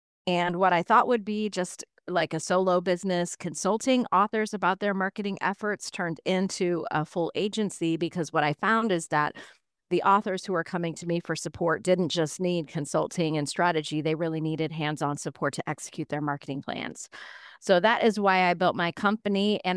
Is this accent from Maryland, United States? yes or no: yes; Baltimore, Maryland, United States; born there; I was born in Baltimore, Maryland, which is where you live